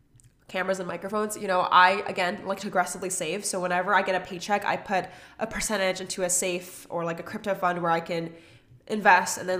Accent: Washington, United States; I'm originally from Washington, so like I've just been back and forth.

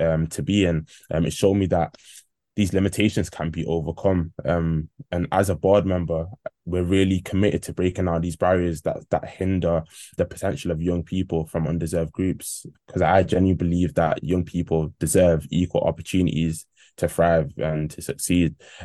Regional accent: Manchester, North West England, United Kingdom; I was growing up in an ethnic household. I'm Ghanaian. That's where my roots come from. Although being born and raised in Manchester, my roots were Ghanaian.

